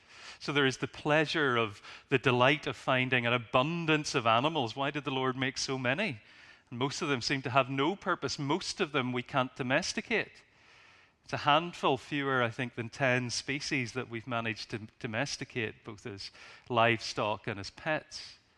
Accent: Ireland; And as an Irishman, I might be tempted to do that.

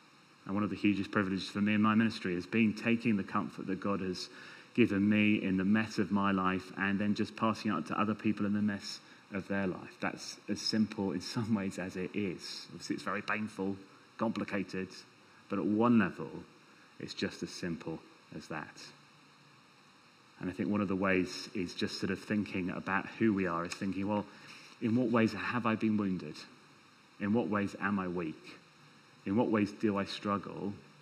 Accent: United Kingdom; I'm British and I don't like that.

